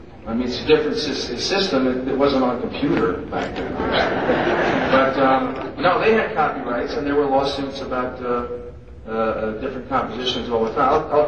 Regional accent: Hicksville, New York, United States; But I was from New York, but I was from a town called Hicksville.

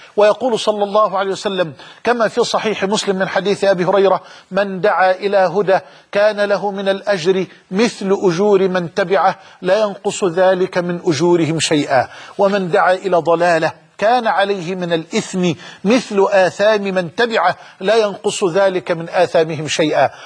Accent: Egypt; وأسأل الله أن يحفظ بلدنا مصر من الفتن ما ظهر منها ما بطن.

